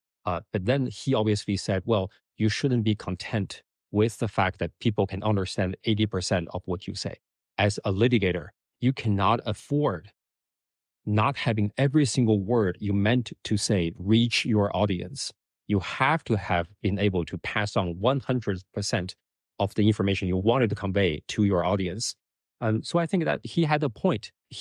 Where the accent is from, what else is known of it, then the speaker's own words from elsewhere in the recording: Harbin, Heilongjiang, China; English is a second language; also born or lived in Beijing; So I grew up, I was born in Harbin, and I grew up in Harbin until when I went to college in Beijing.